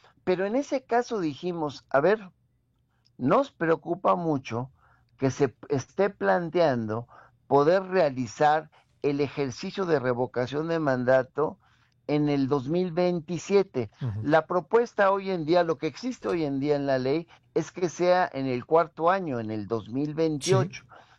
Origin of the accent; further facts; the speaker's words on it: Mexico; estoy seguro que un servidor, como mexicano